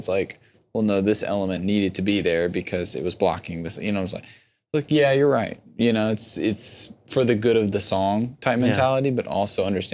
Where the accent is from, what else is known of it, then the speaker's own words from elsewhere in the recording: Old Hickory, Tennessee, United States; I am from a small town called Old Hickory, Tennessee. Population 50 people, most of which are senior citizens.